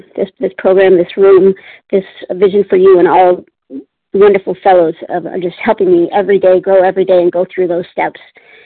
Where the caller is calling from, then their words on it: Palmdale, California, United States; Good morning. … I'm from Palmdale, California.